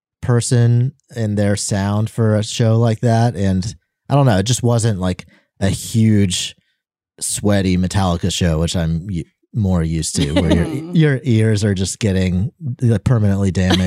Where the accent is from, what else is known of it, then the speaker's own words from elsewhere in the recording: California, United States; I'm just from that area. I'm from Northern California, the Bay Area.